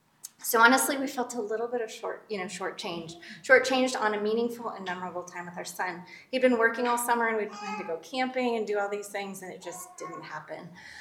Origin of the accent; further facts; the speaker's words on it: California, United States; We're both from California originally.